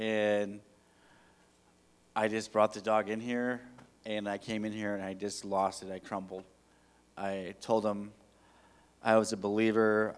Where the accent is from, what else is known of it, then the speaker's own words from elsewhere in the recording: San Andreas, California, United States; I'm from Northern California, from the small town San Andreas.